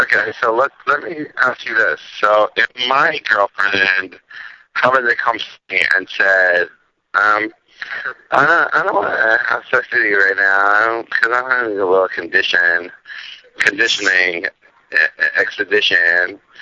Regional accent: Sands Point, New York, United States; from Sands Point, New York.

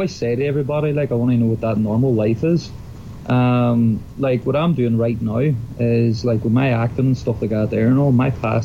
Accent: Ireland; because I'm from Ireland, they think that it was drink-related.

